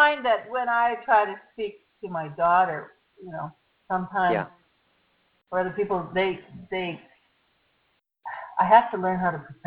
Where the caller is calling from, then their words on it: Chilliwack, British Columbia, Canada; I'm calling from Chilliwack in British Columbia. It's about an hour outside of Vancouver and about an hour north of Bellingham.